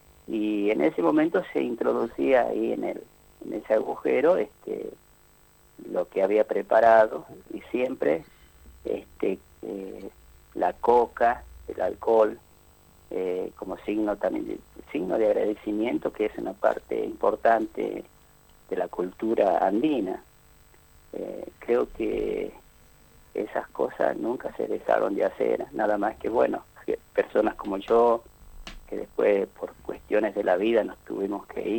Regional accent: San Antonio de los Cobres, Salta, Argentina; born there; yo nací en San Antonio de los Cobres, en una zona andina, en medio de la cordillera. Mi madre era de un lugar que se llama Matancía, mi padre de Tranca, que está yendo para la Jujuy con el límite de 6.

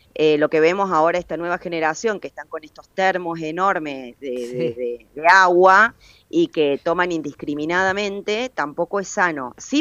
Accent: Córdoba, Argentina; also born or lived in Buenos Aires; Claro, en realidad soy cordobesa, viví 20 años en Buenos Aires y ahora hace un año que volví. Entonces acá me dicen porteña y los porteños me dicen cordobesa.

